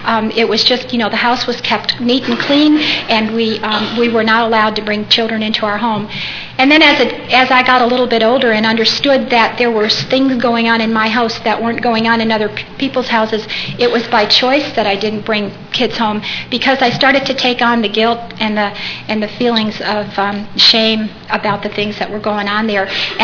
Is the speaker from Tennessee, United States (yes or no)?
no; Chicago, Illinois, United States; I was born in Chicago, Illinois, and we were in one of those little tight-knit neighborhoods where the houses were 3 feet apart